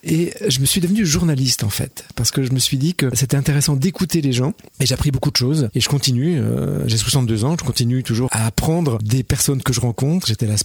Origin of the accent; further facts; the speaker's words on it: Pays de la Loire, France; je suis né en Mayenne, dans un village. Mes parents étaient artisans, menuisiers pour mon père et couturière pour ma mère. Et puis j'ai grandi à la campagne